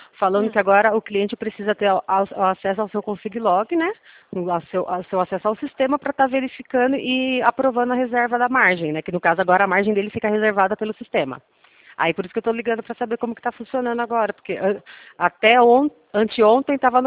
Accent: São Roque, São Paulo, Brazil; Eu sou aqui de São Roque

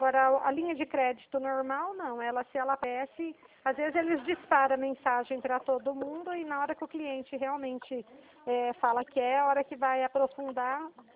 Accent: Dracena, São Paulo, Brazil; Eu sou de Dracena

